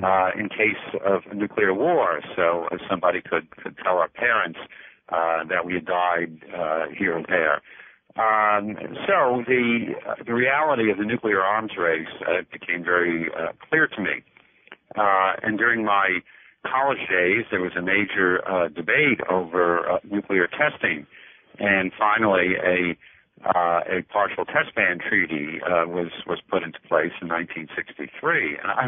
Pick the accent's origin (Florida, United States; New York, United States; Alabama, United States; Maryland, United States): New York, United States; Brooklyn; Well, I grew up in Brooklyn, New York, and I attended Columbia College for my bachelor's degree